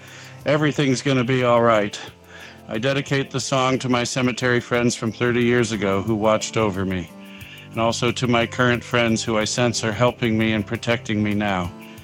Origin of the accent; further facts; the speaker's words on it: Springville, Utah, United States; I was Springville's cemetery sexton at age 27. Although I'd been anticipating a transition back to my hometown after the birth of our third child, I was surprised at which job had opened up.